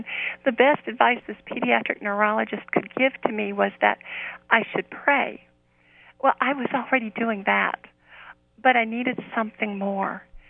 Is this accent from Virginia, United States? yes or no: yes; Vienna, Virginia, United States; Well, I'm a Virginia native. I grew up in Vienna, Virginia.